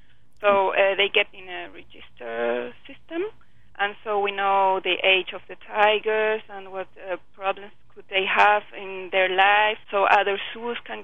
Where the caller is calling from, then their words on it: Santiago, Santiago Metropolitan Region, Chile; We are here speaking from National Zoo of Santiago, Chile, and we are very glad because we have now five tigers born.